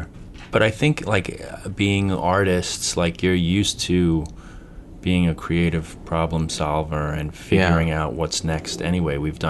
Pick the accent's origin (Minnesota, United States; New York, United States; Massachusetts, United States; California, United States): New York, United States; Queens; And I'm from Queens